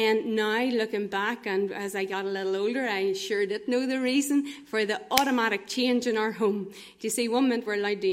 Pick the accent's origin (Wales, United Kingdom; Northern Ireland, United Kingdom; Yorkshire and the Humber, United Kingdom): Northern Ireland, United Kingdom; Banbridge; I'm from Banbridge originally